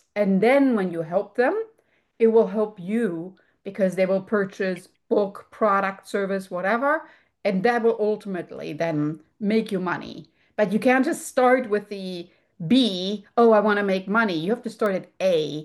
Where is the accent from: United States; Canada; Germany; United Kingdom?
Germany; English is a second language; you can hear from my accent, born in Europe, particularly in Germany, actually.